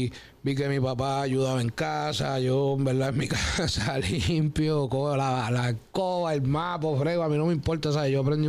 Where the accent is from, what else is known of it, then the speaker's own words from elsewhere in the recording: Trujillo Alto, Puerto Rico; Trujillo Alto City, Puerto Rico, de verdad, de allí salimos agradecido a mi pueblo, a mi gente, los que me vieron crecer y soy de allí, de Trujillo Alto. Me crié en el Conqui, me crié en Inter, el Covadonga, en todo ese lado.